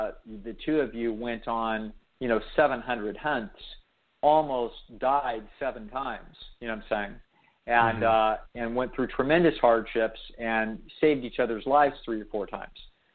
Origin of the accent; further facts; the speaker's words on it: California, United States; because I grew up in California